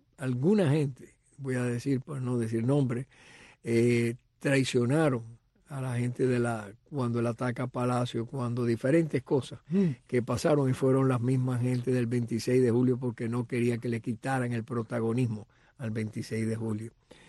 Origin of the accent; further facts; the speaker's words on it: Antilla, Holguín, Cuba; René Ramos Latour es de mi pueblo, de Antilla.